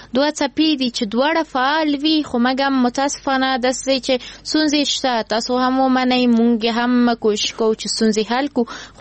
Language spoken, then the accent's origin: Pashto; Kabul, Afghanistan; born there; زه په کابل کې زیږیدلی یم نو نه زه یعنی ځان د ټول افغانستان بولم